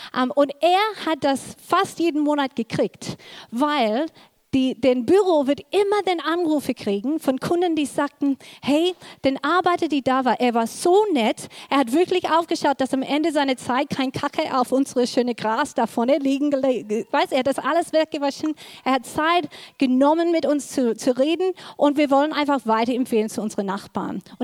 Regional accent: Australia; German is a second language; Für die, die uns kennen, ich bin in Australien aufgewachsen.

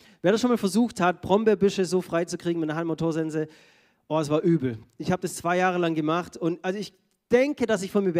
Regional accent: Baden-Württemberg, Germany; ich komme ja aus dem Schwäbischen und da gibt es Baumstückler.

